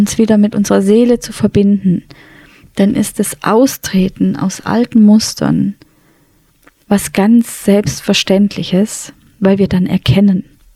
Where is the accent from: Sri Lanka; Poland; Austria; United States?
Sri Lanka; Ich komme ja nicht aus Indien, sondern aus Sri Lanka